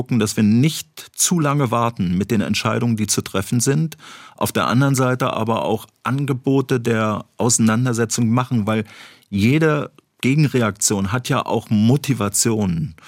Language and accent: German; East Germany, Germany; dass ich als gebürtiger Ostdeutscher das Du gewohnt bin. Jeder hat sich geduzt im Osten